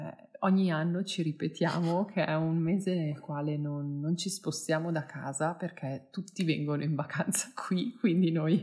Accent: Milan, Lombardy, Italy; per tornare alla mia esperienza di nata e cresciuta a Milano

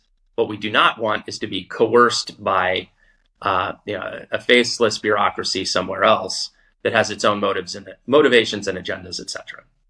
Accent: United States; As as an American, I can say that we've seen fits and starts for fully integrated crypto banking

